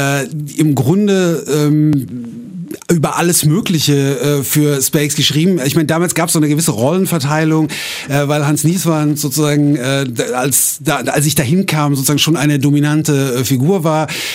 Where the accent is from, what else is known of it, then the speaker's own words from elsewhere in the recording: Eschweiler, North Rhine-Westphalia, Germany; Ich bin in Eschweiler im Rheinland aufgewachsen, tut mir leid.